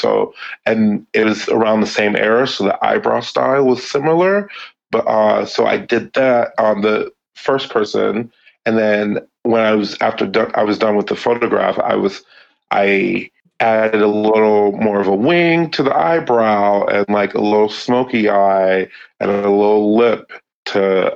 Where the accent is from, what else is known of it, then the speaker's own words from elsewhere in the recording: Berkeley, California, United States; Granted, I'm from Berkeley, California